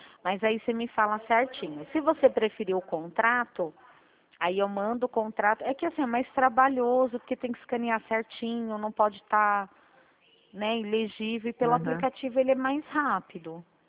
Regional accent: São Paulo, Brazil; moved away; eu vim de São Paulo pra cá, né? Que a minha família é daqui do interior e eu morava lá a vida inteira.

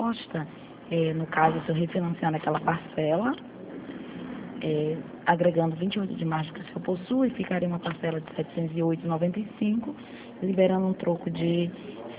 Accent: Rio de Janeiro, Brazil; Eu sou do Rio

